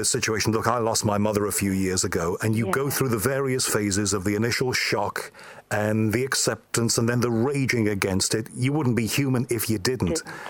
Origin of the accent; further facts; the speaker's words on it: Liverpool, North West England, United Kingdom; I'm from Liverpool, and half my family is Catholic and half my family is sort of Protestant, so there's Catholic in the background.